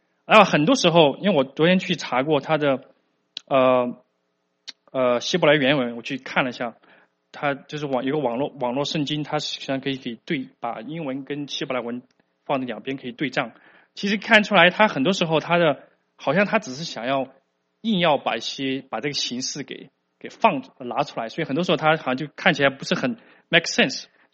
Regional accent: China; 就是我们中国人所常说的长头诗。

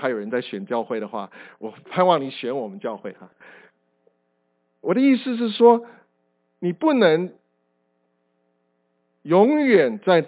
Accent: China; now in United States; 我们中国人尤其是特别会讨价还价。当然我现在我们这个来到美国以后也许比较不会了哈

